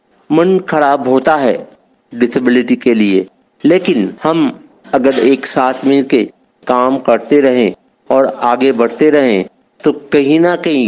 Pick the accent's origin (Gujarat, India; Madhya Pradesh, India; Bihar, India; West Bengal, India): West Bengal, India; Kolkata; now in Bangalore, India; मैं कलकत्ता से बेंगलोर शिफ्ट हुआ हूँ